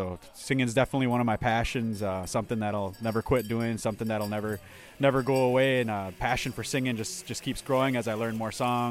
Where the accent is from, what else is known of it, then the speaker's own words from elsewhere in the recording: St. Paul, Minnesota, United States; I'm originally from Twin Cities. I grew up on the east side of St. Paul, Minnesota.